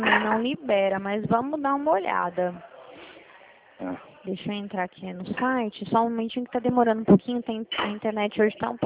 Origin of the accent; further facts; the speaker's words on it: Dracena, São Paulo, Brazil; Eu sou aqui da Central do Estado de São Paulo. Minha cidade fica aqui em Dracena